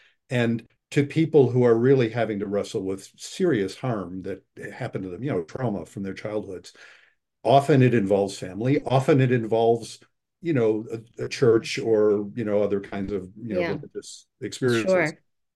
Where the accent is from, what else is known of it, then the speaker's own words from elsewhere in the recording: Buffalo, New York, United States; I grew up in Buffalo, by the way.